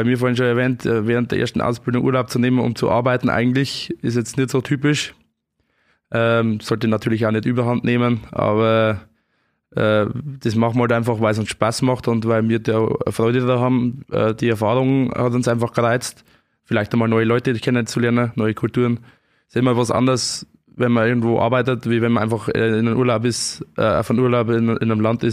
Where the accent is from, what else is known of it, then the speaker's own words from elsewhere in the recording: Pleussen, Bavaria, Germany; Ja, ich komme aus dem Gemeindegebiet Mitterteich, genau Ort Pleußen, habe mit meinen Eltern einen Milchviehbetrieb